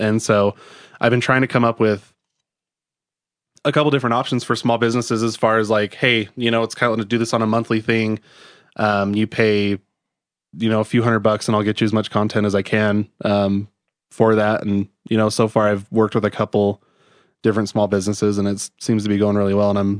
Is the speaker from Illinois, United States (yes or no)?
no; Salt Lake City, Utah, United States; also born or lived in Iowa; I grew up in Salt Lake. Moved around quite a bit. I lived in Iowa for like 6 months when I was little.